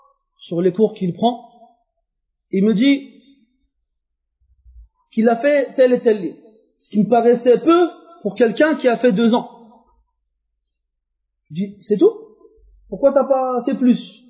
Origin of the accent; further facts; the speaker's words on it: France; Vous savez, nous tous ici, quelle que soit la couleur de notre peau ou bien notre origine, on est des Français.